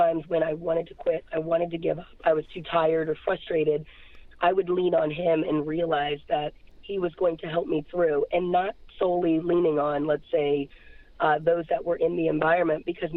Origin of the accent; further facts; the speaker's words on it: Silver Spring, Maryland, United States; I grew up in Silver Spring, Maryland. I have an older sister and a younger brother.